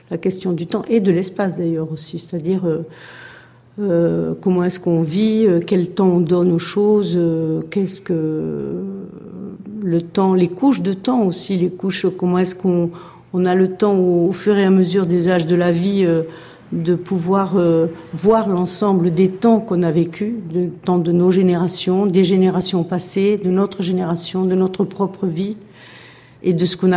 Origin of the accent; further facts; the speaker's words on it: Toulouse, Occitanie, France; born there; Je suis née en 1951 à Toulouse, dans la Haute-Garonne.